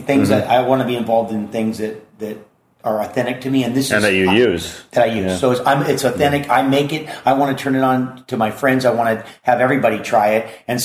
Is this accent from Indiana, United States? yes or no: no; Hawaii, United States; See, I grew up in Hawaii.